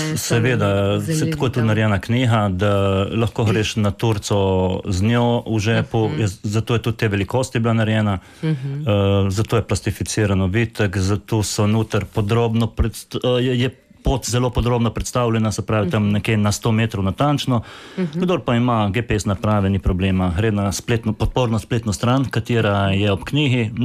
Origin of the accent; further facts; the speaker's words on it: Dutovlje, Coastal–Karst, Slovenia; Jaz prihajam iz Dutul, niso Dutovlje, ampak so prav Dutule.